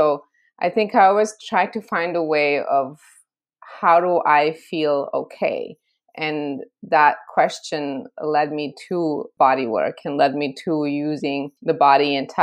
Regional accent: Croatia; English is a second language; I'm Serbian, born and raised in Croatia, and this is my experience as a Serbian person born in Croatia

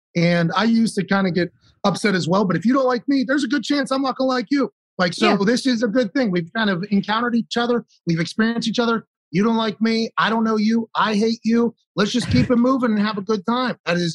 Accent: Pittsburgh, Pennsylvania, United States; born there; I was born in McGee's Women's Hospital in Pittsburgh.

